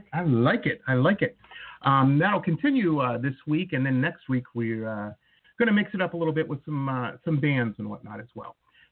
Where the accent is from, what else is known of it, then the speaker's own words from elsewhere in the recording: Detroit, Michigan, United States; I grew up in Metro Detroit, and whenever anybody wanted to go on a cool like weekend, Chicago was the place to be.